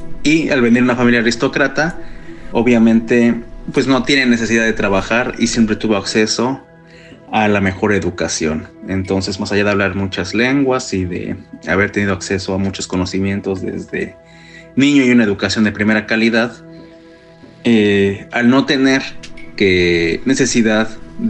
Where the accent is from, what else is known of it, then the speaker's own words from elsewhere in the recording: Mexico; now in Portugal; Soy obviamente mexicano y tengo 2 años y medio, un poco más de 2 años y medio aquí en Portugal